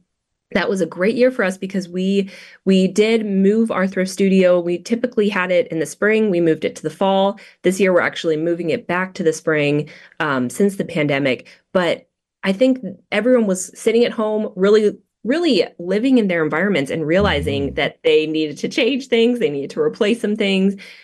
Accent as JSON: {"language": "English", "town": "Dallas", "region": "Texas", "country": "United States", "said": "Yeah, I'm from Dallas. So I went to school at the University of Dallas and been around locally."}